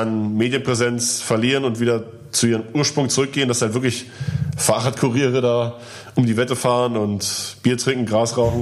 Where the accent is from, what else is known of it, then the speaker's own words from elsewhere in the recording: eastern Germany, Germany; Ja, ich komme aus dem Osten.